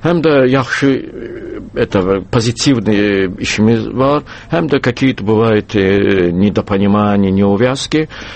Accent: Baku, Azerbaijan; mən Bakını unutmuram, mən özüm Bakılıyam.

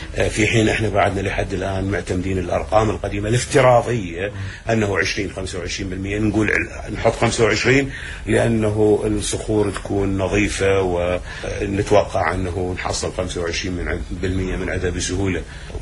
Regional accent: Iraq; احنا عندنا بالعراق نسبة النجاح بالحصول على نفط وغاز

